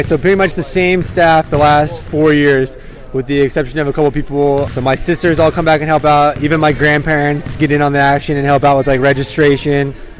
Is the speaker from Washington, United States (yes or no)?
yes; Chelan, Washington, United States; So Evan Reiser, who I grew up with here in Chelan and played with, Brett Linehan.